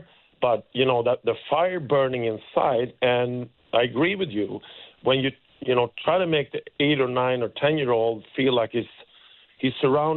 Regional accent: Sweden; English is a second language; So growing up in Sweden, for me, it was, you know, dreaming about playing for the national team

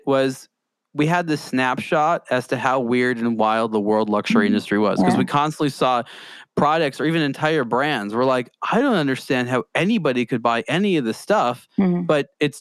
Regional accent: California, United States; I'm American. I'm from California.

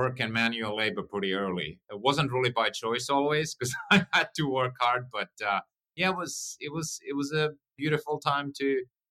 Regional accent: Finland; I grew up on a farm in Finland, not far from the Russian border. My parents did not even go to high school.

